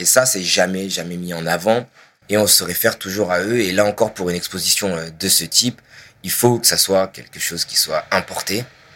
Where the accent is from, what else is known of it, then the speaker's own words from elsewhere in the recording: France; c'est vrai que ça m'a fait plaisir en tant que Français qu'une institution l'utilise.